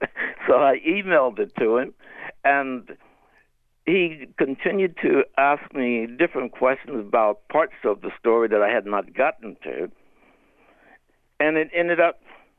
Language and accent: English; Mississippi, United States; I would talk to his class about my experience of growing up in Mississippi.